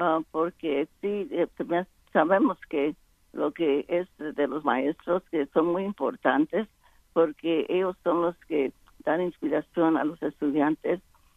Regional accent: Stockton, California, United States; fue a mi pueblo de Stockton, donde me crié

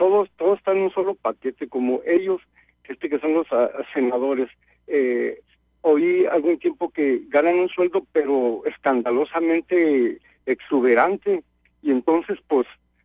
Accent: Baja California, Mexico; moved away; yo soy de Baja California, y pues nunca me he desconectado de México, ¿no?

